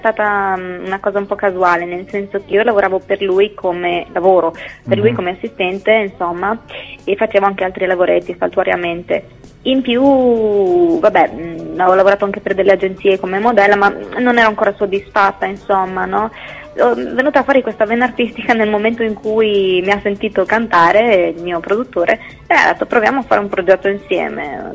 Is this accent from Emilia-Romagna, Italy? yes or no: no; Friuli-Venezia Giulia, Italy; sono friulana, ho appena iniziato